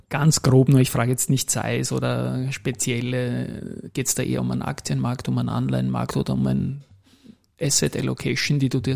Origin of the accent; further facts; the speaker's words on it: Vienna, Austria; sage ich mal als Wiener.